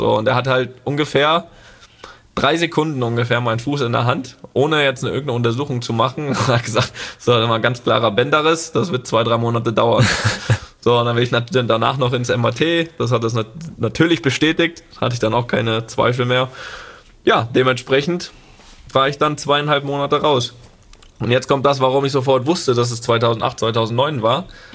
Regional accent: Rostock, Mecklenburg-Vorpommern, Germany; Da, wo wir ja als Jugendliche in Rostock immer trainiert haben, täglich.

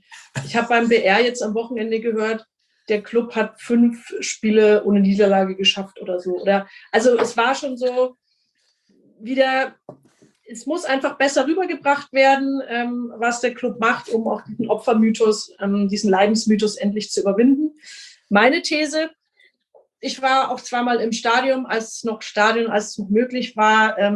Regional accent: Bavaria, Germany; bei uns in Franken und in Bayern

